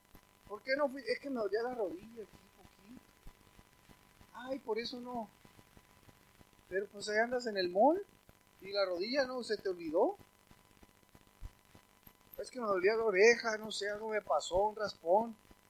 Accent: Mexico; born there; Miren, todos los que nacimos aquí en México, nos sabemos el rezo del Padre Nuestro, el Dios te salve y el ángel de la guarda.

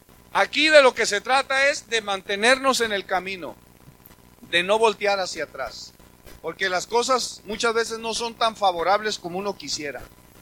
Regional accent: Mexico; qué tan desconfiados somos los mexicanos

